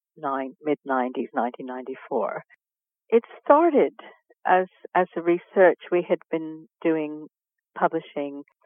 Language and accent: English; Canada; now in United Kingdom; Well, I'm originally Canadian